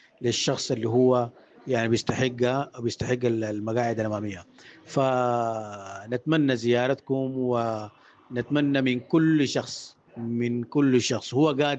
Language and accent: Arabic; Sudan; نحن كشعب سوداني